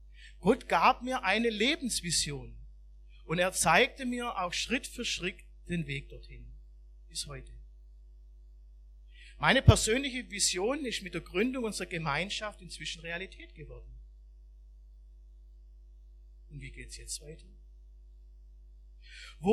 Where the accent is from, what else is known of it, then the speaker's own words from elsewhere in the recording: Neckartenzlingen, Baden-Württemberg, Germany; wusste plötzlich, dass mein Platz bei den Menschen hier in Neckartenzlingen, in meinem Heimatdorf ist.